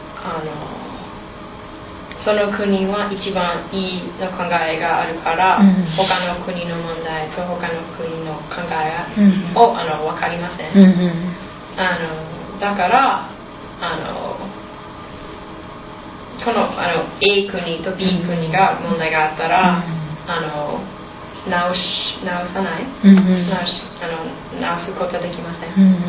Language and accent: Japanese; United States; Japanese is a second language; あの私はアメリカ人ですけど